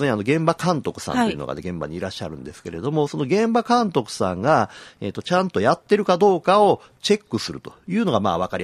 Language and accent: Japanese; Kyoto, Japan; 僕の地元西陣からいうとこ、船岡山っていうのもね